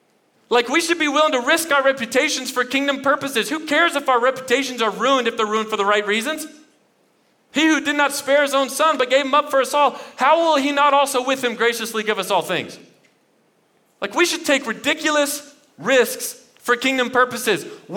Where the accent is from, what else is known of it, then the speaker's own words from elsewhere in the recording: Dallas, Texas, United States; I grew up in Dallas, and my sophomore year in high school, I transferred to this private school.